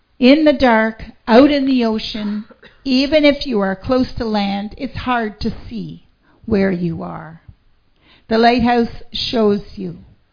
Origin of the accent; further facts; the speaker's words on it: the Maritimes, Canada; Growing up in the Maritimes, there was always a lighthouse to explore.